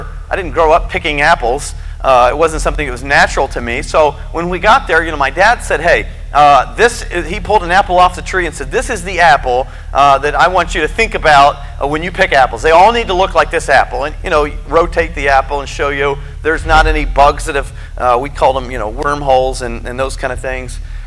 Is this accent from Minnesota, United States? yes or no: no; Kansas, United States; Where I grew up in Kansas, and just up the road from us, there was an older lady